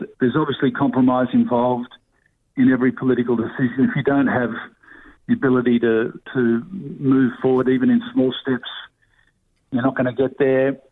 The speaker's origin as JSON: {"language": "English", "town": "Sydney", "region": "New South Wales", "country": "Australia", "tie": "born or raised there", "said": "we're from Sydney. You know, we grew up in Sydney."}